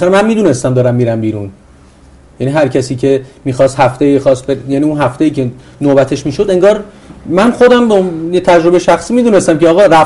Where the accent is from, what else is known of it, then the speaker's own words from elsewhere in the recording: Iran; من به عنوان یک ایرانی قبل از اون برنامه هم تصمیم داشتم وقت زمانی که درسم تموم بشه برگردم به ایران